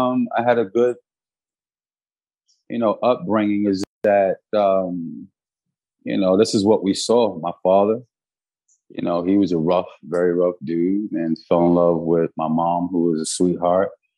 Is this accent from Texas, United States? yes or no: no; New York City, New York, United States; And so I grew up in Bedford-Stuyvesant, you know, which was like all boroughs and York City was just saturated in poverty, man, as a design.